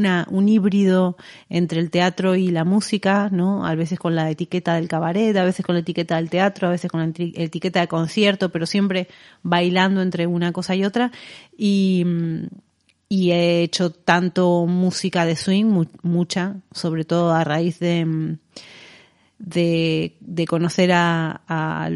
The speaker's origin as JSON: {"language": "Spanish", "region": "Buenos Aires", "country": "Argentina", "tie": "born or raised there", "moved": "yes", "lives_now": "Spain", "said": "Mi infancia la pasé en Buenos Aires, así que tenía esta conexión fuerte con la música y con el cine musical."}